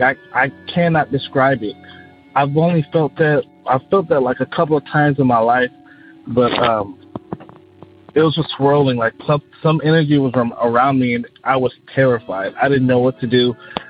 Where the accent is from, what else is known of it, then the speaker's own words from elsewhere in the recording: Austin, Texas, United States; I'm from Austin, Texas.